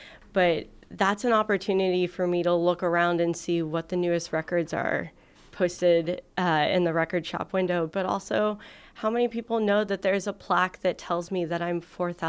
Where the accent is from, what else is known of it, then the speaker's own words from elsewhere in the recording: San Antonio, Texas, United States; also born or lived in San Francisco Bay Area; I grew up in San Antonio, didn't really bike in that way until I got to college in the San Francisco Bay Area, and then coming back to San Antonio several years ago